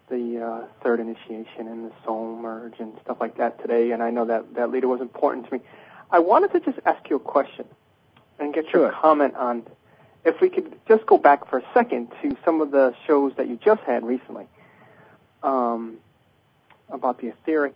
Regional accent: Connecticut, United States; I'm from Connecticut.

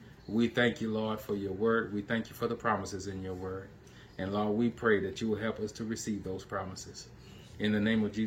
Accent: DeRidder, Louisiana, United States; And that's Central Standard Time in my hometown of DeRidder, Louisiana. And in fact, it's going to be on the property that I grew up on.

